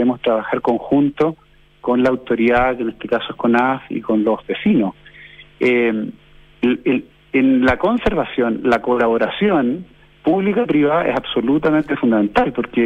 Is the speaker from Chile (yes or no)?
yes; Chile; como chilenos y chilenas, conozcamos nuestros lugares